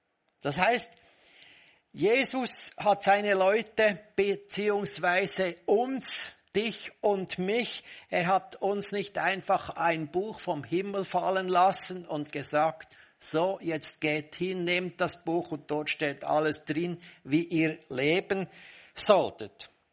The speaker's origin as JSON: {"language": "German", "region": "Bern", "country": "Switzerland", "accent": "Bernese German", "said": "ich bin ein Berner und ich spreche sonst immer Berndeutsch in meinen Predigten. Deshalb ist mein Deutsch nicht so hoch wie das von Daniel."}